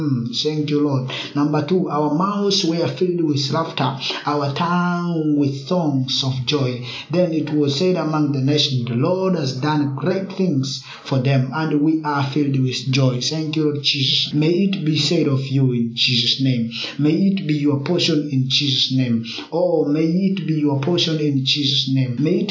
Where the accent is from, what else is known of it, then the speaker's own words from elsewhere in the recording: Dar es Salaam, Tanzania; from Dar es Salaam, Tanzania.